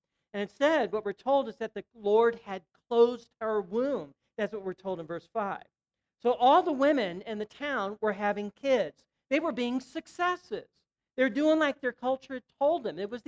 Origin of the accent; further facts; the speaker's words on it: St. Louis, Missouri, United States; but I wasn't a Southerner. I was a Midwesterner. I'm from St. Louis.